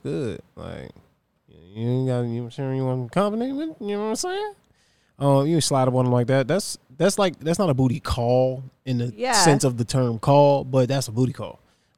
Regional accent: Virginia, United States; Like, I'm from Virginia, baby. It's the home of hams, if you know what I'm saying.

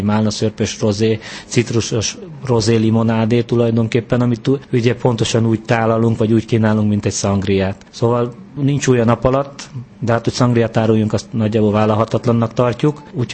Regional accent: Hungary; mi magyarok vagyunk

